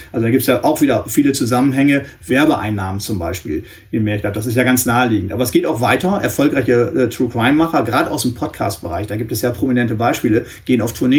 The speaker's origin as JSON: {"language": "German", "region": "Northwest Germany", "country": "Germany", "said": "ich komme aus dem Nordwesten Deutschlands"}